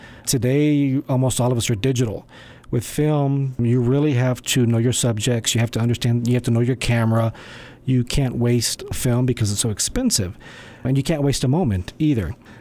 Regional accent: Houston, Texas, United States; Well, I'm originally from Houston, born and raised in Houston, Texas, and stayed there till mid-20s.

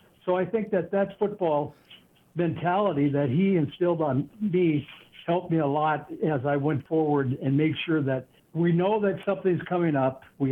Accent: Williston, North Dakota, United States; When I was growing up in Williston, I always had a job

